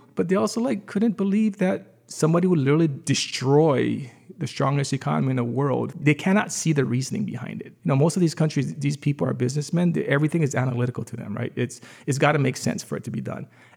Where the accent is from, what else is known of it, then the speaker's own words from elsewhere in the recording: Hawaii, United States; we also realize that we're all from Hawaii.